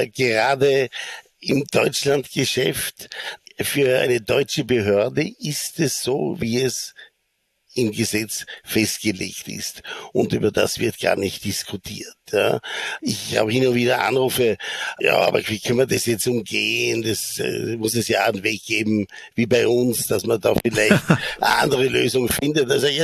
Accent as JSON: {"language": "German", "country": "Austria", "said": "als Österreicher"}